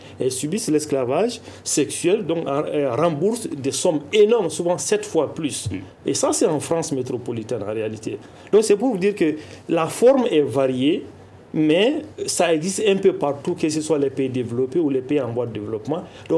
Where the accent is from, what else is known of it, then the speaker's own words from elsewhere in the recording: Mali; Il y a un type d'esclavage domestique qu'on a ici chez nous au Mali.